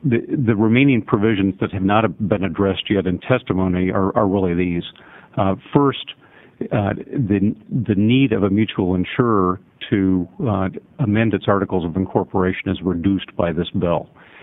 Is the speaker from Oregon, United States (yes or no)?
yes; Portland, Oregon, United States; I'm a lawyer from Portland.